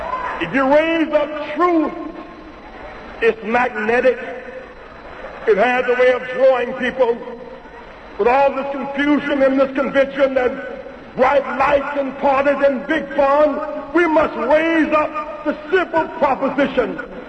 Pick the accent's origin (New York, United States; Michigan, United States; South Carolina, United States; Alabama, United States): South Carolina, United States; Greenville; Now, as a child growing up in Greenville, South Carolina, Reverend Sample used to preach ever so often a sermon relating to Jesus